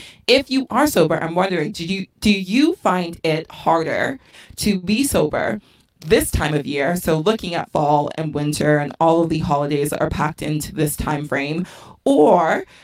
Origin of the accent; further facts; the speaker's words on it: London, United Kingdom; born there; So I was born in London, which is known for being gray and being rainy